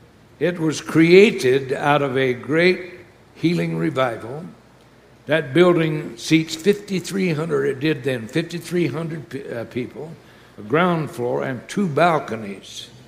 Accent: Prescott, Arizona, United States; I was raised in Prescott, Arizona. Knew where Skull Valley was.

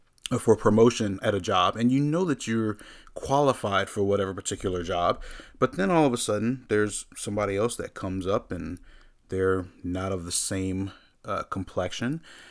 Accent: Hampton, Virginia, United States; born there; We were born here. I was born in Hampton, Virginia.

